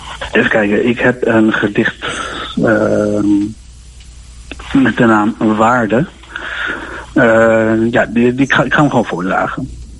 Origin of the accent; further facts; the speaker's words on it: Almere, Flevoland, Netherlands; also born or lived in Haarlem; Daarvoor heb ik in Almere gewoond. In 2 delen. Ik heb eigenlijk mijn hele jeugd doorgebracht in Almere.